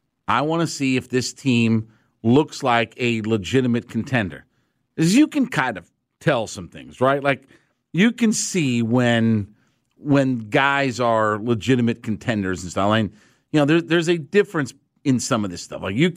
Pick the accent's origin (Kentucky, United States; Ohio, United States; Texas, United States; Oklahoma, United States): Ohio, United States; Canton; So up in my hometown of Canton, Ohio.